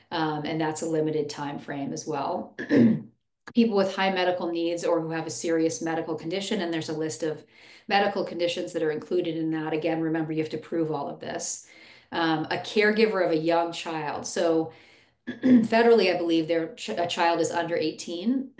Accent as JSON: {"language": "English", "town": "Bozeman", "region": "Montana", "country": "United States", "tie": "born or raised there", "said": "When I was growing up in Bozeman, we didn't have any homelessness."}